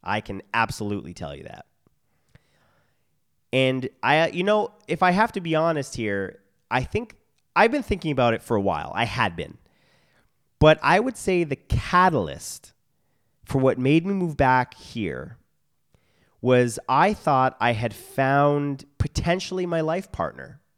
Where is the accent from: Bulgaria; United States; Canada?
Canada; Now, I want to clarify here by saying I'm Canadian and I do not belong to any one political party